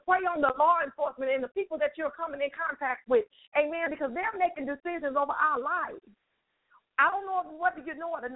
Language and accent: English; Chicago, Illinois, United States; now in San Antonio, United States; I don't know about you, but I am from Chicago. I am not a San Antonioan. I think that's the correct word to say. I am originally from Chicago.